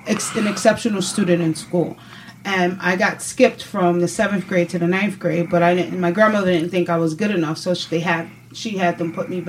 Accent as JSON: {"language": "English", "town": "Brooklyn", "region": "New York", "country": "United States", "tie": "born or raised there", "said": "You learn different cultures, and you experience different situations while growing up in Brooklyn."}